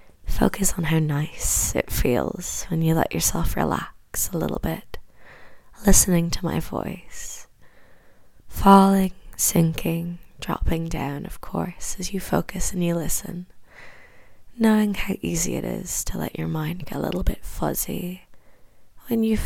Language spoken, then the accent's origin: English; Ireland; accent: Irish; developing a fetish for the Irish accent, perhaps particularly my Irish accent, then feel free to continue listening.